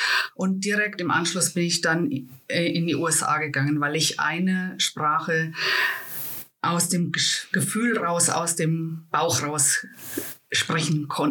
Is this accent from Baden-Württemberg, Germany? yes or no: yes; Wertheim, Baden-Württemberg, Germany; moved away as an adult; also born or lived in Würzburg; ich bin in Wertheim geboren und aufgewachsen und habe da bis 2008 gelebt. Ich war zwischendurch mal 2 Jahre in Würzburg und 1 Jahr in den USA, aber im Prinzip bis 2008 in Wertheim.